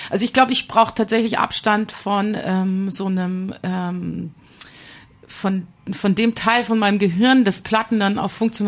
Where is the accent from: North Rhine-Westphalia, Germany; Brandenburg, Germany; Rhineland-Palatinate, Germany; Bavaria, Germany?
Bavaria, Germany; Munich; Also ich komme ja aus München